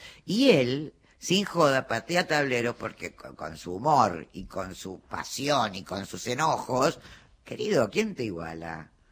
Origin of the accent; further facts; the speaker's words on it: Avellaneda, Buenos Aires Province, Argentina; somos de Avellaneda y de Independiente